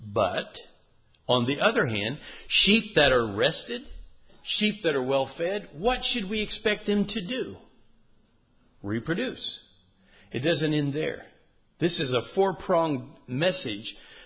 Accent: Indiana, United States; Oh, well, I'm from Indiana. What can you expect, you know?

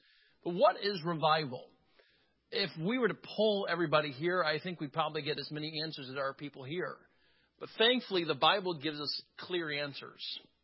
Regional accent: Southern US, United States; I grew up in the Deep South, and revival down there means something different than it does many other places.

